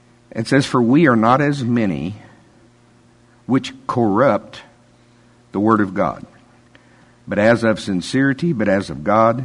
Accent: United States; I'm from Pottawatomie County.

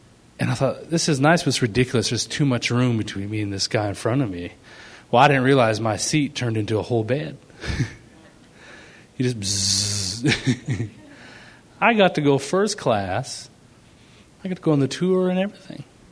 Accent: Canada; moved away as an adult; now in United States; I was Canadian, so I couldn't work. I'm still Canadian, but living in America

